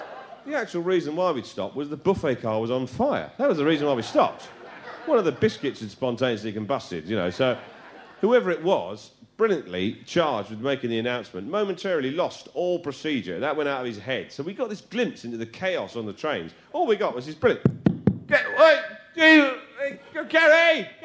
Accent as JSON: {"language": "English", "region": "England", "country": "United Kingdom", "said": "I'm English, in case you hadn't worked that out yet."}